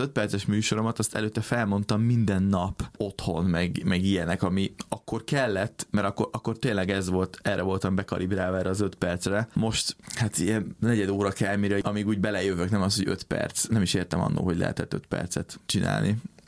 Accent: Debrecen, Hajdú-Bihar, Hungary; az iskolába járáshoz, ami véletlenül Debrecenben történt, mert onnan származom.

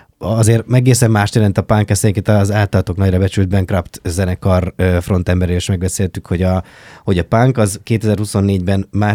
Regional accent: Békéscsaba, Békés, Hungary; Én meg Békés Csabán, szevasz, hello.

